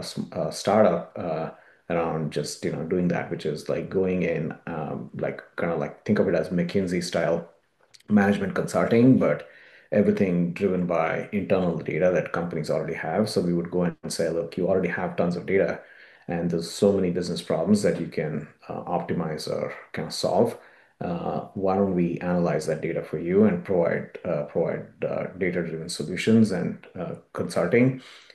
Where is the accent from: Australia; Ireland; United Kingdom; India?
India; now in United States; I've been living in this area in Northern Virginia area for the last 9 years, but prior to that, I grew up in India.